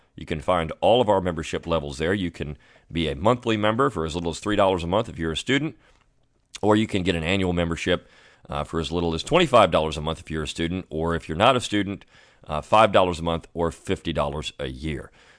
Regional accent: Southern United States, United States; how do we show our pride in being Southern

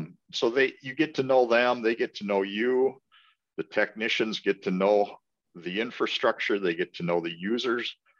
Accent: New Prague, Minnesota, United States; Yeah, so I was born and raised in New Prague, Minnesota. So I'm a local kid.

